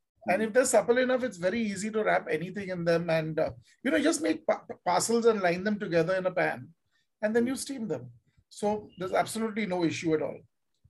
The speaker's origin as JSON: {"language": "English", "country": "India", "tie": "born or raised there", "said": "But when I was growing up in India, cold drinks was something that you had at parties."}